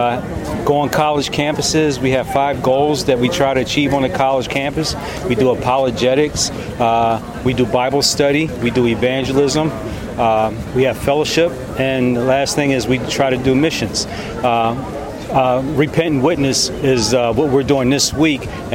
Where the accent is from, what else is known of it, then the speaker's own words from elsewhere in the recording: Pottstown, Pennsylvania, United States; I'm from Pottstown, Pennsylvania.